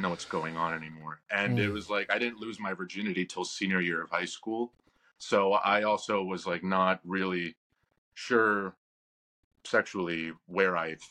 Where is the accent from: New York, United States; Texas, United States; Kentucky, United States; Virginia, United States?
Texas, United States; Austin; It was Austin, Texas